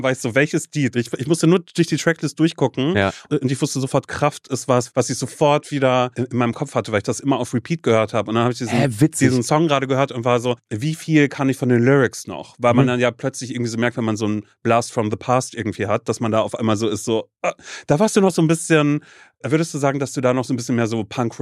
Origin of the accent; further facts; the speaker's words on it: Brudersdorf, Mecklenburg-Vorpommern, Germany; Also ich bin ja groß geworden in Mecklenburg-Vorpommern und bin in so einem winzigen Dorf, bin ich groß geworden.